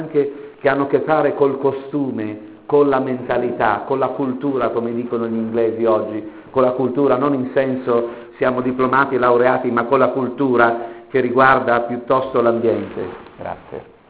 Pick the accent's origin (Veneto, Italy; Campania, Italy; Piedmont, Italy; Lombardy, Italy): Piedmont, Italy; also born or lived in Rome; now in Foggia, Italy; Sono italiano, italiano puro, nel senso che sono piemontese, ho la residenza anagrafica a Foggia e sono vissuto per molti anni a Roma, quindi nord, sud e centro, quindi sono un vero italiano